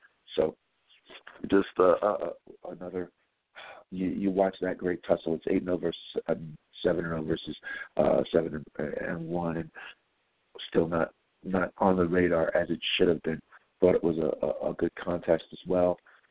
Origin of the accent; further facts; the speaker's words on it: East Coast, United States; We've got a bit of a different mentality growing up where we grew up on the East Coast, my friend.